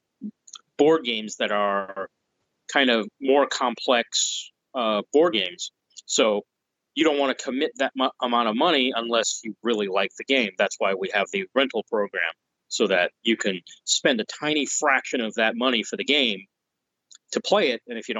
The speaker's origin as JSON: {"language": "English", "region": "Illinois", "country": "United States", "said": "I'm from Illinois, so you know I get to visit the store 4 or 5 times a year."}